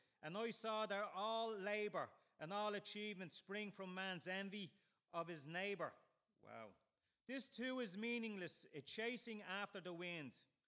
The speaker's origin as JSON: {"language": "English", "town": "Dublin", "region": "County Dublin", "country": "Ireland", "lives_now": "Cavan, Ireland", "said": "I'm from Dublin, but I'm living in Cavan."}